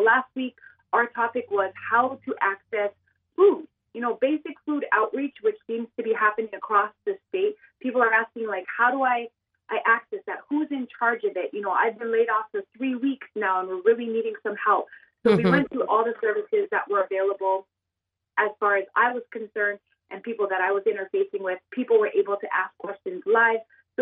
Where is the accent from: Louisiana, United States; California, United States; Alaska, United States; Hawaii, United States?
Hawaii, United States; also born or lived in Venezuela; I am born and raised in Hawaii, but when I was 23, I lived in Venezuela.